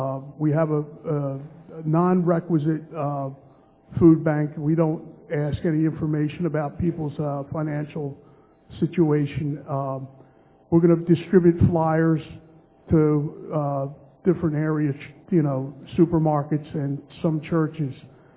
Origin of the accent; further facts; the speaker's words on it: Adamstown, Pennsylvania, United States; Excuse me. I'm from Adamstown